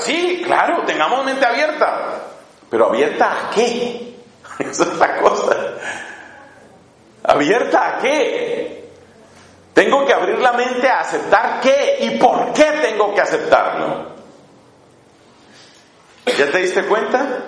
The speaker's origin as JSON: {"language": "Spanish", "country": "Colombia", "said": "Entonces ya en mi país, tan vergonzoso en tantas cosas, algunas cosas buenas tiene Colombia, pero tiene tantas vergüenzas."}